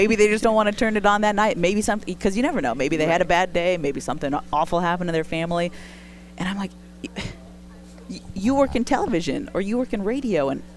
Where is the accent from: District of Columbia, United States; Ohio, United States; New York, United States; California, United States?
California, United States; Fresno; I'm from Fresno.